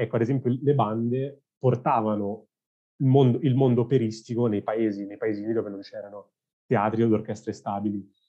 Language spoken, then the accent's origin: Italian; Tuscany, Italy; avete capito che sono toscano